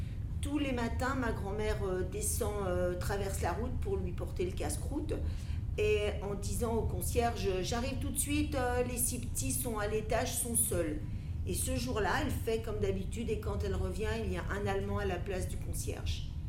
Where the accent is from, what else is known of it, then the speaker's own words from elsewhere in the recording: France; Moi, je suis française, catholique.